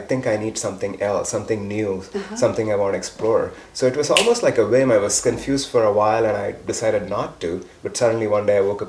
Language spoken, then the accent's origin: English; India; I was born and raised in India. I was born in South India. I grew up in a very traditional Indian family.